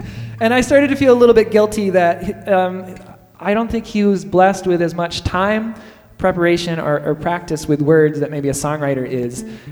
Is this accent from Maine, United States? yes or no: yes; Portland, Maine, United States; And I'm from Portland, Maine, and I was recently at this coffee shop.